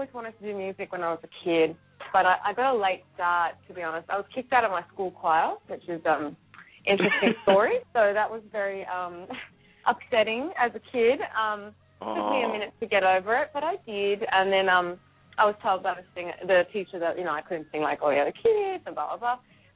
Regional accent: Darwin, Northern Territory, Australia; now in Los Angeles, United States; I was born and raised in Darwin, which is a tropical town up north in Australia, and I'm from Greek parents. But, yeah, I grew up in the beach in Australia, in a very remote part of Australia, so a little town

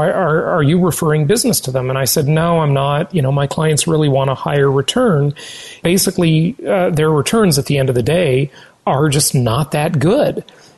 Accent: California, United States; I'm talking about, of course, my hometown, Orange County, California

